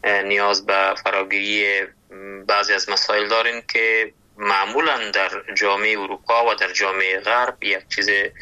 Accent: Kabul, Afghanistan; ما در کابل به دنیا آمدیم، ولی در اصل از لغمان هستم

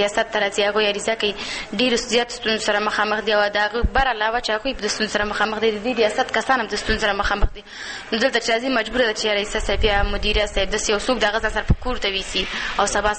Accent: Kunar, Afghanistan; د کونړ ولایت یو تن کې اوسیدونکی.

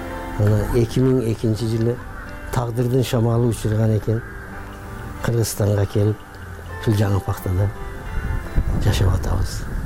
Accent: Markhamat, Andijan Region, Uzbekistan; also born or lived in Tajikistan; Мен 4 жашар убактымда атайыным Өзбекстандын Мархабат районуна келип туруп калышкан. Ушул Мархабат районунда Каракоргон айылында 11-нчи классты бүттүм.

